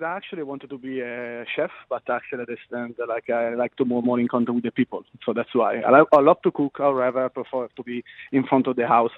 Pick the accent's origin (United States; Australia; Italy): Italy; I repeat, I come from Italy